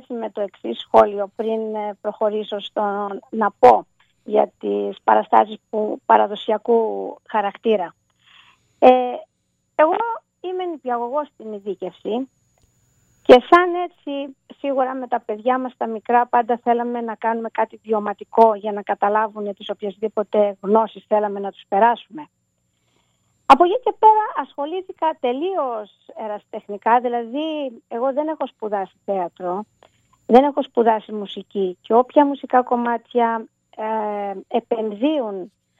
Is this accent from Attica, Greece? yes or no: no; Archangelos, South Aegean, Greece; κατάγομαι από τον Αρχάγγελο, από ένα χωριό που λέγεται Αρχάγγελος της Ρόδου.